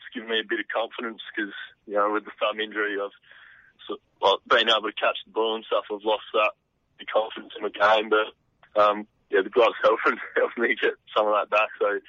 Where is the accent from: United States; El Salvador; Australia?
Australia; Hallerton, South Australia; now in Adelaide, Australia; because we come from Hallerton where there's not much people around, we went up to Adelaide where there's just people everywhere